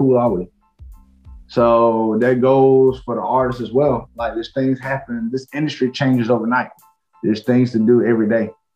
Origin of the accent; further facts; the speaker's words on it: Atlanta, Georgia, United States; So I'm from Atlanta. I'm from here. This is my city, man. So I was born here. So I ain't just no transplant. I'm from here for real.